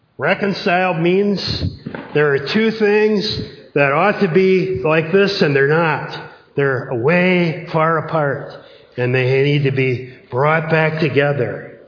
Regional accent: Canada; even though I'm a Canadian, I have no idea how old Canada is today.

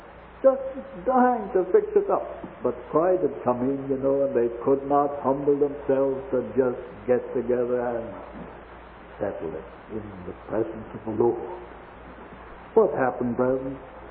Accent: New Zealand; as I'm a New Zealander

